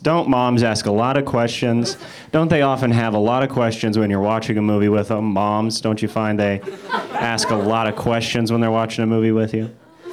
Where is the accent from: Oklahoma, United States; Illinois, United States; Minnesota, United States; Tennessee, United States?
Tennessee, United States; Nashville; now in Hollywood, United States; I love living in Hollywood. I'm from Nashville, Tennessee. But I love being here in Hollywood